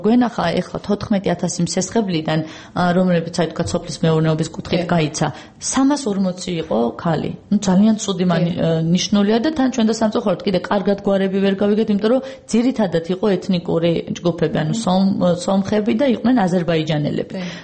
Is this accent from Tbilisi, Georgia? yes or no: yes; Tbilisi, Georgia; მე თბილისიდან, თბილისიდან დავიბადე, გავიზარდე და აქ ცხოვრობდი, აქაც მქონდა და მაქვს ბიზნესი. წავედი რეგიონში